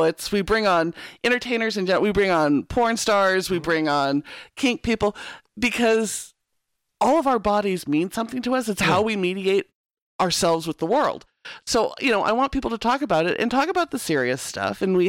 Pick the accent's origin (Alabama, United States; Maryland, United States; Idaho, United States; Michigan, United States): Idaho, United States; I grew up white in Southeast Idaho. I didn't see my first Black person until I was in fourth grade.